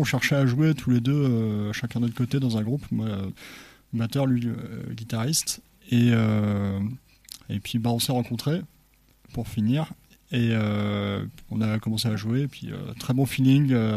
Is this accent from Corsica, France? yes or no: no; Dinan, Brittany, France; on vient de Dinan. On a fait toute notre scolarité à Dinan depuis qu'on est gosse.